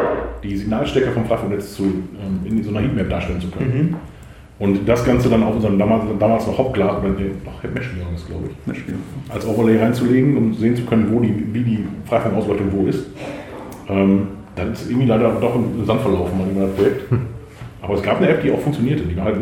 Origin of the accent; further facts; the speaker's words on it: Borken, North Rhine-Westphalia, Germany; Also ich komme tatsächlich nicht aus Münster, ich fahre eine Stunde jedes Mal. Ich komme aus dem Borken, das ist quasi eine Stunde von Münster entfernt ungefähr.